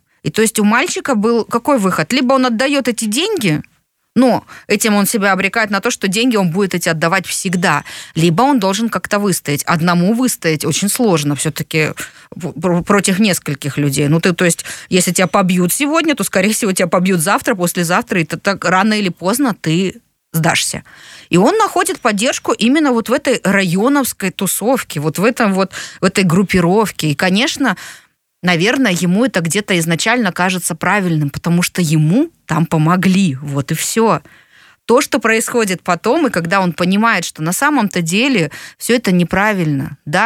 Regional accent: Bishkek, Kyrgyzstan; я выросла в Бишкеке на Дзержинке, тогда это был район Дзержинка, Нижняя Разбекова там

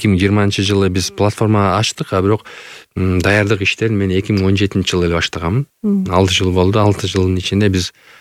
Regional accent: Jalal-Abad Region, Kyrgyzstan; Баягы түштүк тарапта Өзбекстанга жакын болгон үчүн баягы тилин жакшы түшүнөбүз. Мен өзүм да Жалаттан болом.

